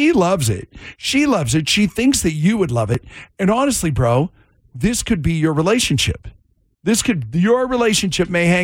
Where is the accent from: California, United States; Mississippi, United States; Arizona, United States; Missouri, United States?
California, United States; I grew up in SoCal. I'm a multi-generation Dodger fan, like huge.